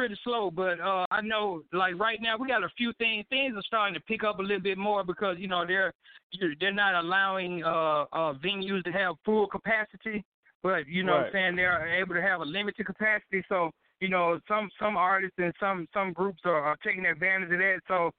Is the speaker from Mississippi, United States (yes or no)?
yes; Louise, Mississippi, United States; now in Jackson, United States; You know, I'm not originally from Jackson. You know, I'm actually from Louise, Mississippi, which is a town in the Delta, you know what I'm saying?